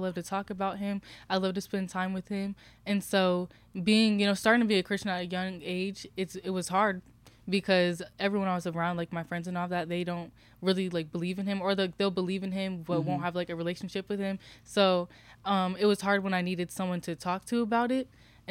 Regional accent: Ashtabula, Ohio, United States; now in Cleveland, United States; when I moved to Cleveland, like that's when it started. I was like, oh wow, because like I'm from Ashtabula. It's a small city, so everyone knew me.

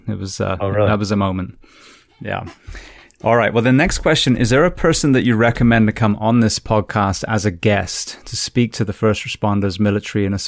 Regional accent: England, United Kingdom; I'm from England. I'm from a cold, wet, you know, little island in the middle of the Atlantic.

